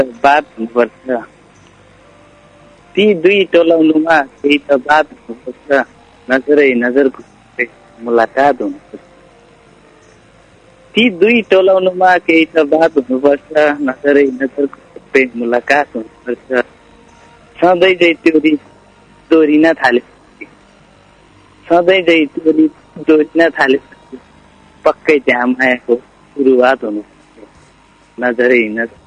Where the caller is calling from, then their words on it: Malaysia; मलेसियाबाट